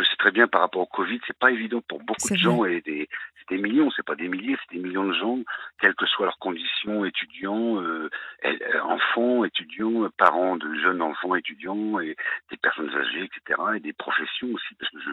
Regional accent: Avranches, Normandy, France; je suis d'Avranches, Avranches, donc près du Mont-Saint-Michel

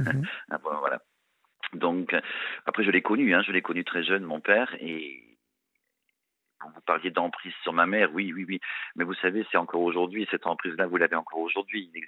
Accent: Strasbourg, Grand Est, France; Non. Alors non, pas parisienne. Hein. Donc, on vient de Strasbourg. Je suis alsacien à la base. Donc, je suis né dans un petit village alsacien.

